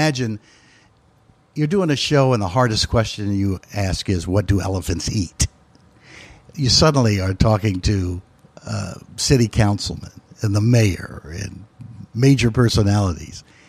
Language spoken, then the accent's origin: English; Philadelphia, Pennsylvania, United States; in the city where I grew up in West Philadelphia, in which was a vibrant place to grow up with a lot of support and people around.